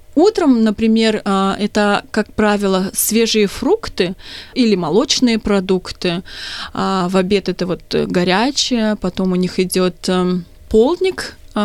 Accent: Uzbekistan; moved away as an adult; also born or lived in Kazakhstan / Abu Dhabi; Родилась я в Узбекистане, а потом жила в Казахстане 10 лет. То есть я такая лягушка-путешественница. До 22 я никуда не уезжала с Узбекистана

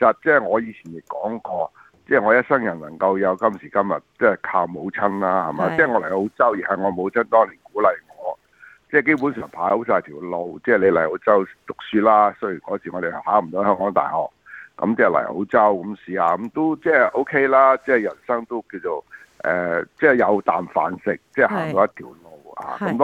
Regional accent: Shanghai, China; 我哋上海人啲红烧肉啊呢啲啊一定系唔走得鸡噶啦。

